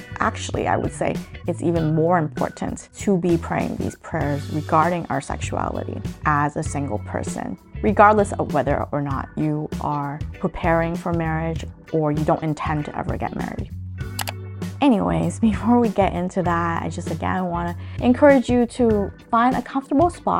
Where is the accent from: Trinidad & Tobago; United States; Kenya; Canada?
Canada; Ontario; I'm personally in Canada, just an hour north of Toronto in Ontario. I grew up here most of my life, so the worldview from which I'm speaking from is mostly from my experience growing up in this area